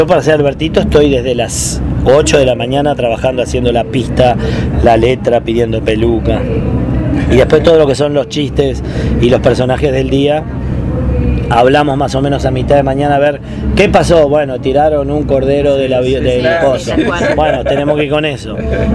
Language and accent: Spanish; San José, Uruguay; Yo vengo de un pueblo de Uruguay que se llama San José